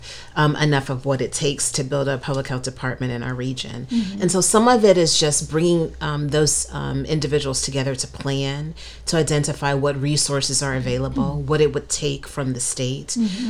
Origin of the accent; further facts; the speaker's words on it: Cleveland, Ohio, United States; So I grew up in Cleveland, and in Northeast Ohio, we had a city health department, a county health department, in addition to having the state health department.